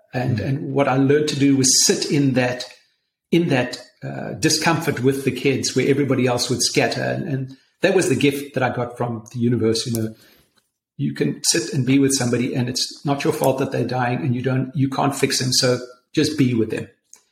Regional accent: South Africa; growing up in South Africa

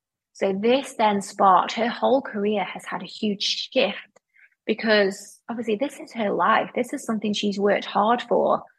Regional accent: United Kingdom; in the UK, in my home country, my hometown

